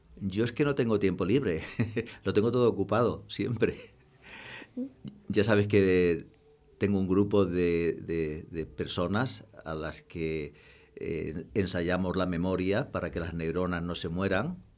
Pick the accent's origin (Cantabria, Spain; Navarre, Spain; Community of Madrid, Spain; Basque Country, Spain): Community of Madrid, Spain; Madrid; born there; Yo nací en Madrid, en el año 1943. O sea que tengo la friolera de 80 años.